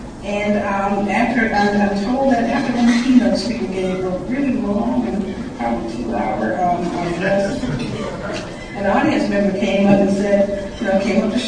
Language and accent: English; Mississippi, United States; I grew up in Mississippi. It was a traumatic event. I went through all of those segregated schools.